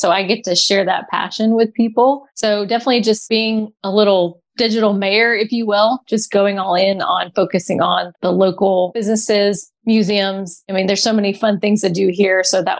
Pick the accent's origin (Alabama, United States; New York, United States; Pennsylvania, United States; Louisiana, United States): Alabama, United States; Mobile; moved away as an adult; now in St. Petersburg, United States; Yeah, so I am in St. Pete, Florida, Tampa Bay. I am from Mobile, Alabama originally. So I did real estate there first and moved here in 2015.